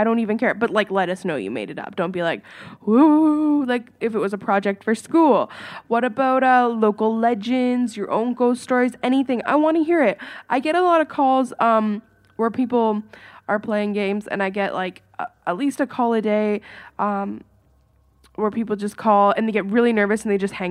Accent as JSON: {"language": "English", "country": "Canada", "said": "Can you tell I'm Canadian?"}